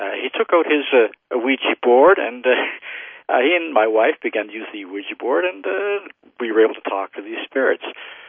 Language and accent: English; Canada; also born or lived in Paris, France; I'm Canadian, and I had studied in Paris.